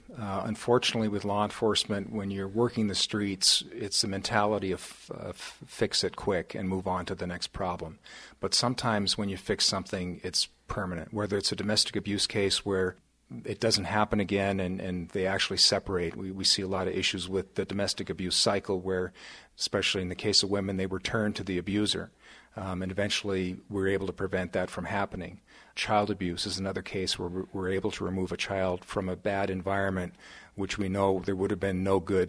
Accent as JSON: {"language": "English", "town": "Colorado Springs", "region": "Colorado", "country": "United States", "tie": "born or raised there", "also_born_or_lived": "Denver / Montana", "said": "I'm from Colorado originally, born in Denver, raised in Colorado Springs. My dad was military, but we ended up being assigned up at Malmstrom Air Force Base in Montana when I was still in high school."}